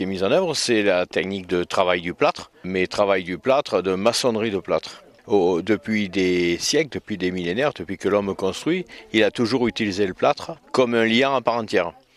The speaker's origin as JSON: {"language": "French", "town": "Orange", "region": "Provence-Alpes-Côte d'Azur", "country": "France", "lives_now": "Forcalquier, France", "said": "Moi je suis originaire d'Orange, mais j'ai vécu ces 20 dernières années à Fort-Calquier."}